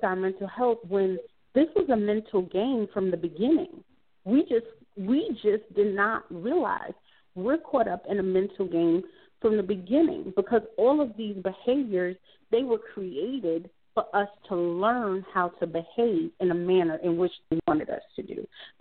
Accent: New York, United States; Now, you know, I'm from New York. My family is there.

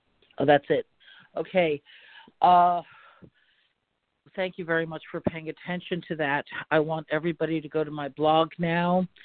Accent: New York, United States; One in particular, being a New Yorker

